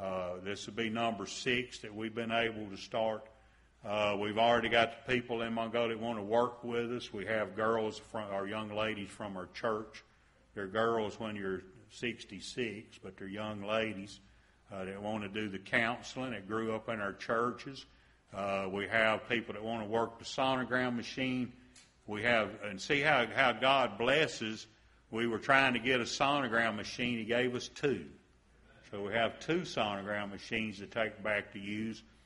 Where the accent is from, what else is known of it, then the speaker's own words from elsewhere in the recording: the South, United States; accent: southern; They don't know I have a southern accent. They think I'm British over there.